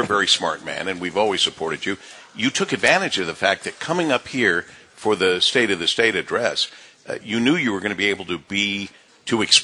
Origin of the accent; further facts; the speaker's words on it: Monroe, Michigan, United States; mostly Michigander most of my life, born and raised in Monroe